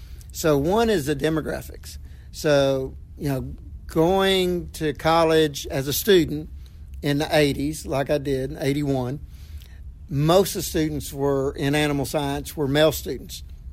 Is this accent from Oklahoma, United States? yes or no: yes; Oklahoma, United States; Well, I'm from Southwest Oklahoma, so I'm in Oklahoma State, then Clemson, and then West Virginia University.